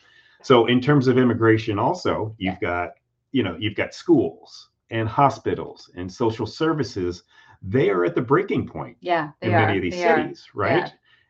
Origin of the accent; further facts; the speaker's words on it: Florida, United States; You know, I was raised in South Florida.